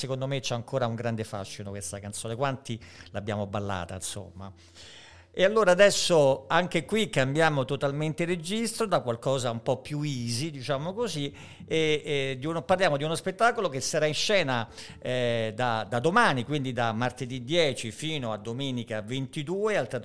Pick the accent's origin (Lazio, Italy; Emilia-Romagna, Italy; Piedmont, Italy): Lazio, Italy; Rome; noi come romani, intendo, abbiamo un rapporto conflittuale con questa città